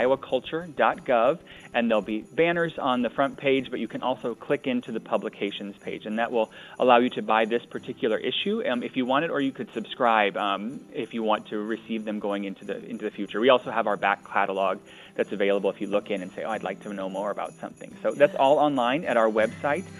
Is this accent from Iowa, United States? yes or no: yes; Iowa, United States; I'm from Iowa. I did my schooling in the South, and I was kind of an Iowa booster when I was there, and I was glad to come home.